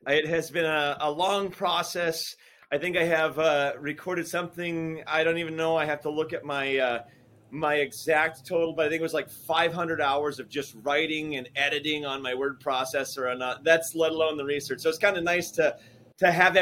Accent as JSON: {"language": "English", "region": "North Dakota", "country": "United States", "said": "I'm from North Dakota. I serve now in North Dakota."}